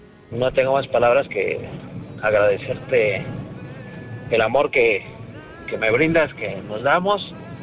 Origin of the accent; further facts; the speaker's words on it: Milpa Alta, Mexico City, Mexico; De aquí de la CDMX, mi coquito.